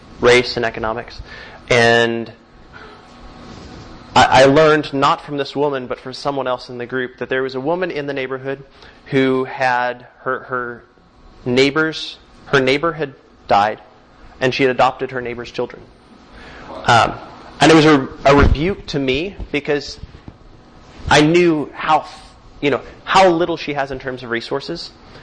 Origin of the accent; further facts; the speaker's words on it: Fargo, North Dakota, United States; There's another site in the works in my hometown of Fargo, North Dakota, which I hope will take off soon.